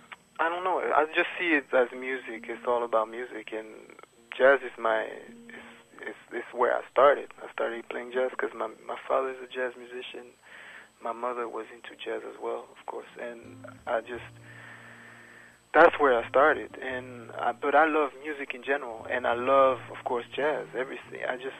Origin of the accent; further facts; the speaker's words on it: Geneva, Switzerland; now in New York, United States; because I'm from Geneva, Switzerland, and I grew up there, started playing music there. I came here in the States, in New York, in 95